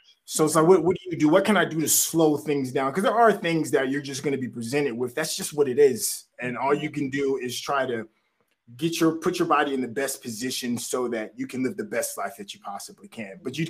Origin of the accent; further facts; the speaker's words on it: Tennessee, United States; I grew up in Tennessee. I lived in the South my whole life.